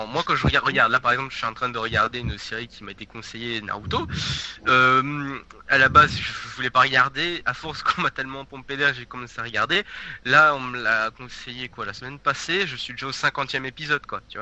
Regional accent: Belgium; Moi, je suis belge, donc en Belgique

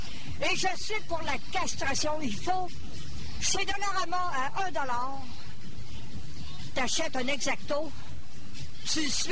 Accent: Quebec, Canada; Je suis de la Beauce.

